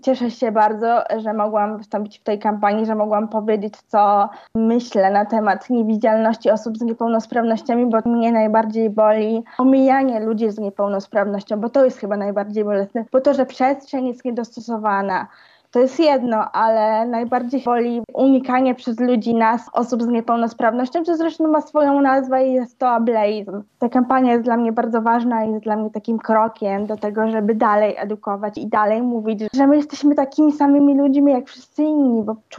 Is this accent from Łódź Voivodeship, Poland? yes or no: yes; Łowicz, Łódź Voivodeship, Poland; now in Warsaw, Poland; Ja w ogóle sama mieszkam, teraz mam chłopaka, ale pochodzę z Łowicza. Jak wyjechałam do Warszawy